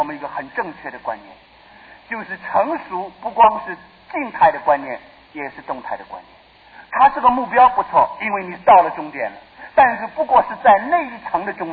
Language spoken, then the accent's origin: Chinese; Taipei, Taiwan; 我到了台北，到了现在还是会迷路，虽然我在这里长大的，但是很多地方还是不认得，